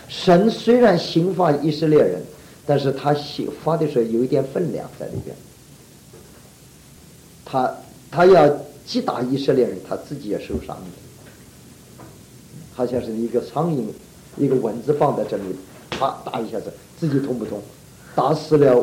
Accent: China; 我们中国人说人生有三大苦，少年丧父，中年什么丧妻，老年呢丧子。

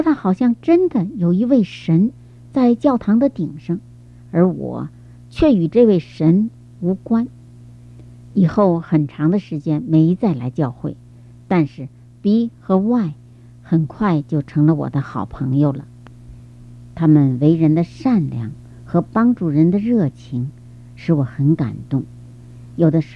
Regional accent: Beijing, China; 我来自北京，从小受的是无神论的教育，那时候我所知道的唯一信仰是共产主义

